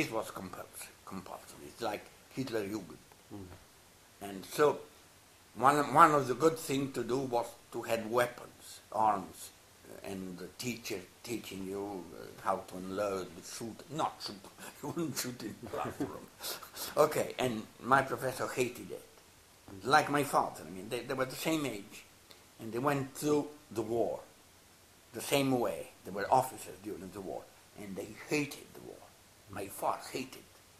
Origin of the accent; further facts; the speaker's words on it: Italy; English is a second language; No, in Italy it was 6 at that time.